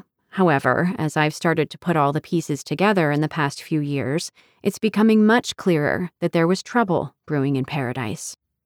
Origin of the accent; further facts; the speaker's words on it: St. Thomas, U.S. Virgin Islands; I was born and raised on the Caribbean island of St. Thomas in the U.S. Virgin Islands. That's about 30 minutes away from Puerto Rico if you need a better frame of reference.